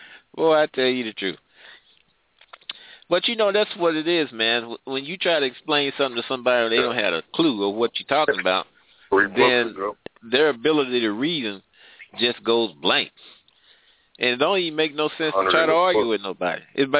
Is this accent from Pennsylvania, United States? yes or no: no; St. Louis, Missouri, United States; Tell them I'm from Ferguson area in St. Louis.